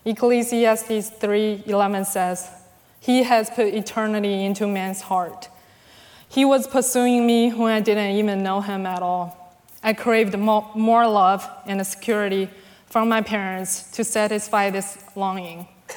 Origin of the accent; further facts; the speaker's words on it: China; I grew up in China in an atheist family, being taught there's no God and only superstitious or educated people have a faith in God.